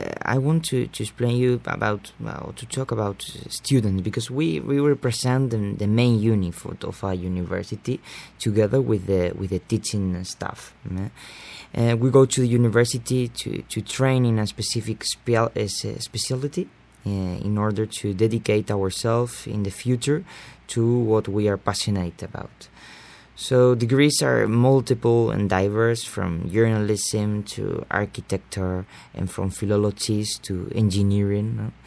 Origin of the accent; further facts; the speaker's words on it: Valencia, Valencian Community, Spain; English is a second language; now in Gdansk, Poland; I'm 20 years old and I'm Erasmus student at the University of Gdansk. I'm from Spain, from a beautiful city located on the east coast of the country. It's called Valencia.